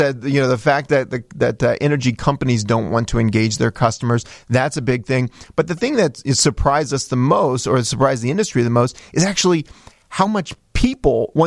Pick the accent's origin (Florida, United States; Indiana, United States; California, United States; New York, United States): Indiana, United States; No, not at all. I'm from Indiana. We don't have a choice in Indiana.